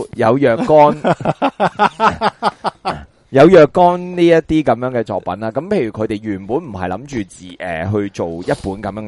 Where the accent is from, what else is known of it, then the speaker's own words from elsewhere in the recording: Hong Kong; 再加上可能是这些就容易引起我们香港人本身的共鸣